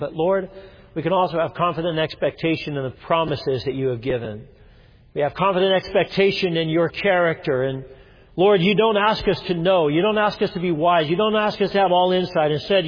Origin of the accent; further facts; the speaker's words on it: Colorado Springs, Colorado, United States; It's my hometown. I went to high school in this town.